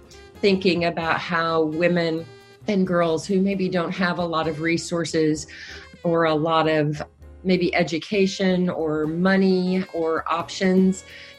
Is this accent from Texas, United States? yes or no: yes; Texas, United States; I first sort of sensed this as a little girl growing up in West Texas, a little girl with a deep, deep love of reading